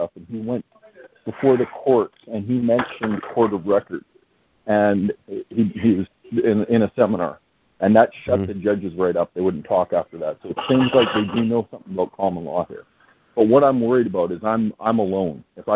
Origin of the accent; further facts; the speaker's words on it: Canada; I'm Canadian.